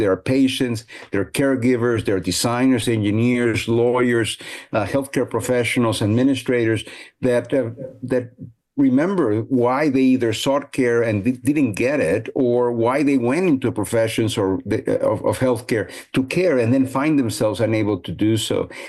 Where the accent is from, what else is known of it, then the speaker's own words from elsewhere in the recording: Peru; English is a second language; now in United States; I'm originally from Peru, and I've done all my career in the United States, all my clinical career in the United States.